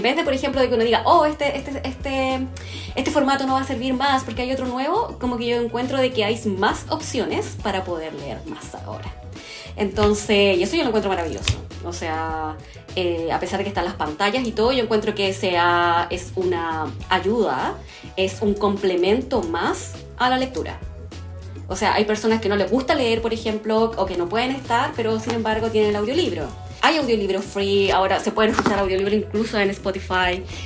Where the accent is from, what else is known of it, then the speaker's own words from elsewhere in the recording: Chile; somos todas chilenas, solo mujeres.